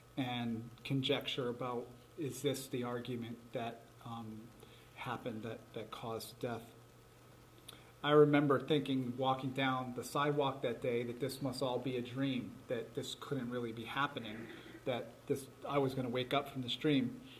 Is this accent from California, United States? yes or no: no; Connecticut, United States; I grew up in Connecticut, and I was a young Catholic going to church fairly regularly.